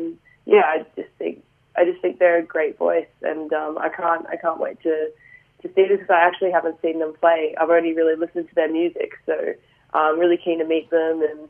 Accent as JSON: {"language": "English", "town": "Adelaide", "region": "South Australia", "country": "Australia", "tie": "born or raised there", "said": "Yeah, definitely. I mean, I grew up in Adelaide, so."}